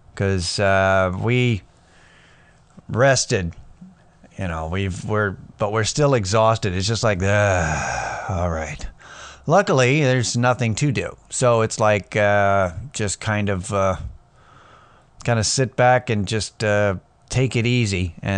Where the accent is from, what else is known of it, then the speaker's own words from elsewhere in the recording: Athens, Texas, United States; born there; I was born in Athens, Texas.